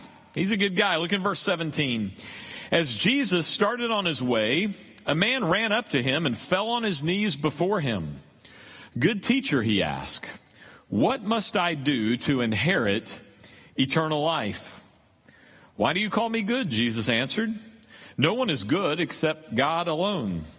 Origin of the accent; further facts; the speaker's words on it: Texas, United States; as Texans, we grew up on Whataburger and the phrase, "Remember the Alamo."